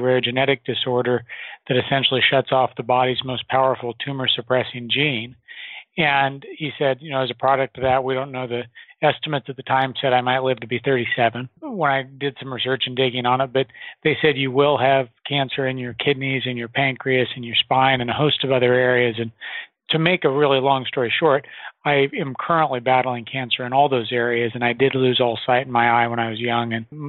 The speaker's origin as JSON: {"language": "English", "region": "Nebraska", "country": "United States", "tie": "born or raised there", "said": "I grew up in Nebraska in the middle of the country"}